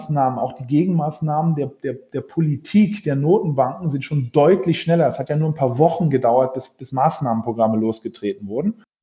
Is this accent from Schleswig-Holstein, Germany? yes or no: no; Norderney, Lower Saxony, Germany; now in Berlin, Germany; obwohl ich in Berlin wohne, sogar in Berlin geboren bin, bin ich aufgewachsen auf Norderney, also auch voll im Sturm gelegen. Ja, meine Mutter ist Norderneierin